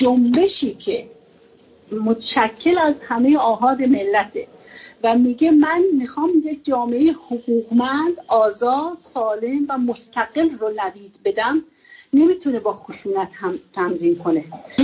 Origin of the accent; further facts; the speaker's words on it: Iran; مفتخر هستم که به عنوان یک ایرانی در آخرین جنبش مردم ایران دیدم